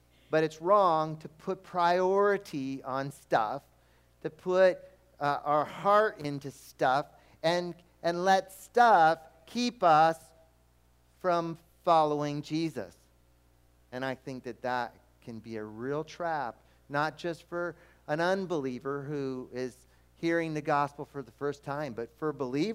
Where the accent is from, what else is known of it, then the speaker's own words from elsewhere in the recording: Brazil; now in United States; I grew up in a poor country. I grew up in Brazil. It's a third world country. And we didn't have much. And I come to America